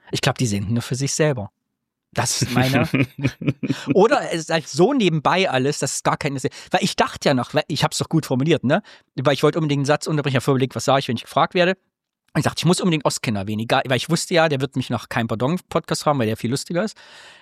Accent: East Germany, Germany; was in meiner Kindheit und Jugend im Osten eine Bedeutung hatte und heute aber auch noch

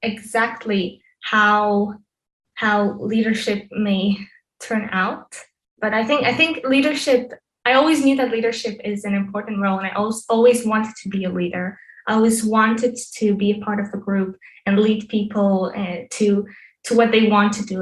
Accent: Israel; also born or lived in Berlin, Germany; I was born first in Israel, my home country where I live now. But 3 years ago, I just moved back from Berlin after living there for 5 years with my family.

